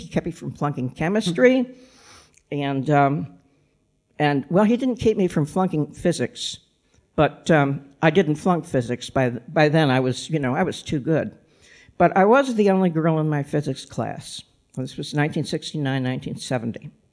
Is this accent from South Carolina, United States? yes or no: no; Massachusetts, United States; also born or lived in Kansas City; I grew up in Massachusetts. When I came over here, I knew how to pronounce Worcester and Leicester. But I spent most of my adult life in the Kansas City area, which is why I sound like this.